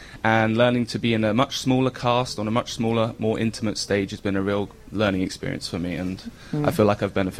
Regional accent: Milton Keynes, South East England, United Kingdom; I am from Milton Keynes, England, just beneath Coventry.

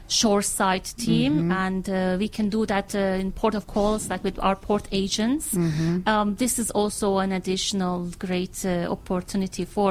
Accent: Istanbul, Turkey; now in Kuşadası, Turkey; Well, I am from Istanbul, but a few years ago I moved to Kuşadası.

